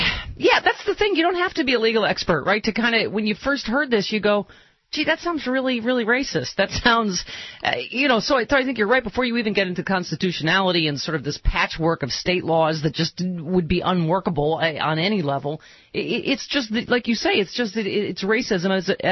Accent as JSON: {"language": "English", "town": "Lockport", "region": "New York", "country": "United States", "tie": "born or raised there", "said": "So I have not made it in my hometown of Lockport, New York until right this second."}